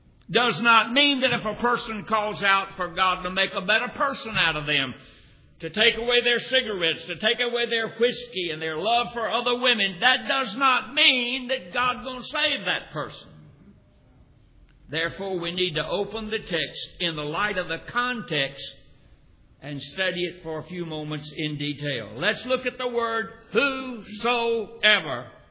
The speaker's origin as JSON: {"language": "English", "region": "North Carolina", "country": "United States", "tie": "born or raised there", "said": "I was raised in North Carolina the first 20 years of my life."}